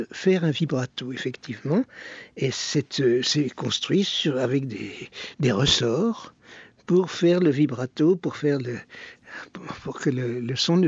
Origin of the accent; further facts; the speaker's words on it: France; now in Lausanne, Switzerland; Je suis français d'origine et évidemment, j'ai fait des tas d'émissions à Paris.